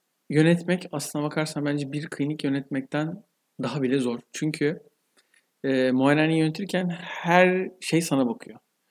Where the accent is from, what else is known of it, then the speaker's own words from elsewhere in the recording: Istanbul, Turkey; born there; 1981 İstanbul doğumluyum.